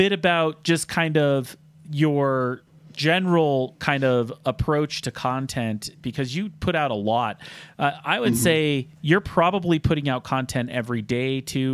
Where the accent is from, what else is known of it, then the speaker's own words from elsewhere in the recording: Utah, United States; I'm originally from Utah, and homebrewing wasn't legal until the mid-2000s.